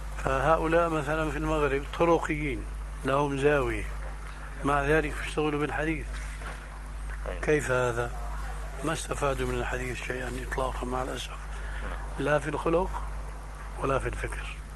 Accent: Syria; هذا قديم وظاهر كما يقولون عندنا في الشام

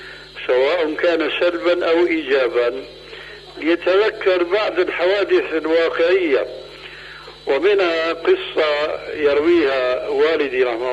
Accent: Syria; هيك كما يقولون عندنا في سوريا

